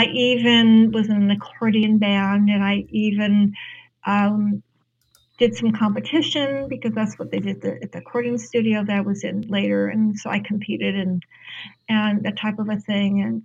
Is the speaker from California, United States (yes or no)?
yes; California, United States; I grew up in Southern California.